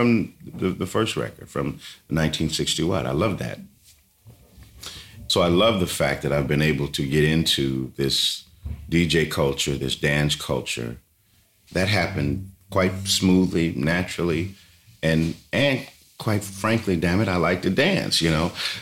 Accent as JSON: {"language": "English", "region": "London", "country": "United Kingdom", "said": "I'm a Londoner."}